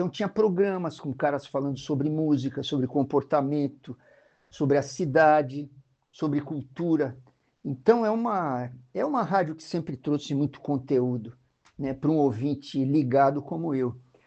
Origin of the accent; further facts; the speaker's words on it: São Paulo, Brazil; eu nasci em 1959, eu era pequeno, sou aqui de São Paulo, meu pai ouvia.